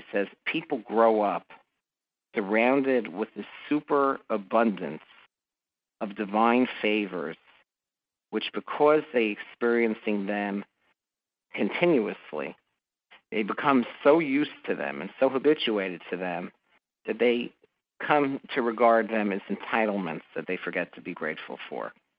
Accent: New York, United States; As a New Yorker who doesn't often see such beauty

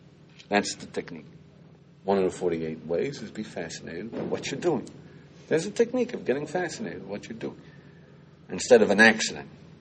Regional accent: United States; born there; I was born in the United States.

